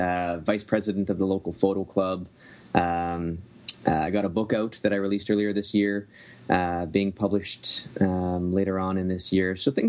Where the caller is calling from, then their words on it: Barrie, Ontario, Canada; Barrie, Ontario.